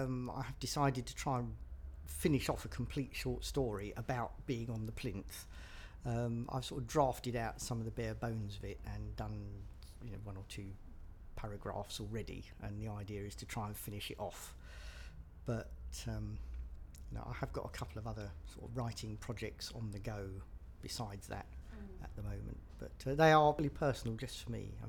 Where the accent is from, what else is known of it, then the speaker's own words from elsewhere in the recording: London, United Kingdom; now in Suffolk, United Kingdom; I was born on the 21st of April in 1952. And I was originally from London, was born in London, but I've since moved to Suffolk, which is where I came from today.